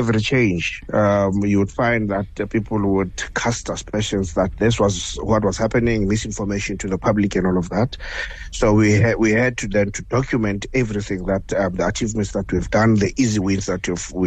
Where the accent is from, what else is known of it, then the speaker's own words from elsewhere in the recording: Pretoria, Gauteng, South Africa; myself, I'm from Pretoria